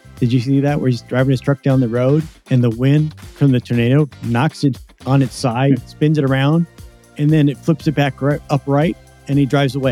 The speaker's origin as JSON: {"language": "English", "region": "Washington", "country": "United States", "said": "I'm from the Seattle area as well, so I kind of understand that."}